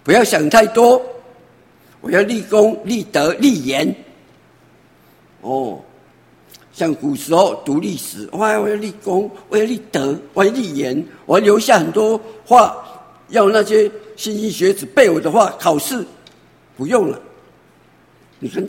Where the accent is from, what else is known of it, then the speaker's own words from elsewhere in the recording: China; 以我们中国人的这种传统在命名的